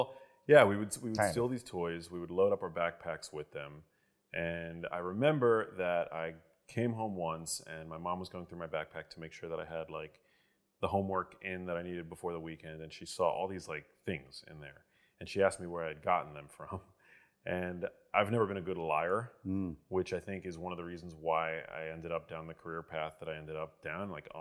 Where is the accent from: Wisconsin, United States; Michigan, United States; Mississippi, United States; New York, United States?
New York, United States; New York City; Yeah, I grew up in New York City.